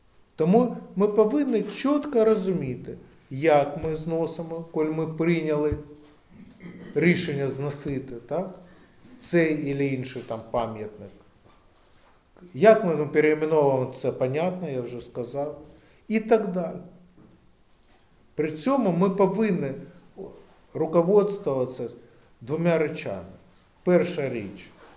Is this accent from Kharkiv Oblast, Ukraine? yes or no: yes; Kharkiv, Kharkiv Oblast, Ukraine; коли ми відстоюємо наш Харків, наше рідне місто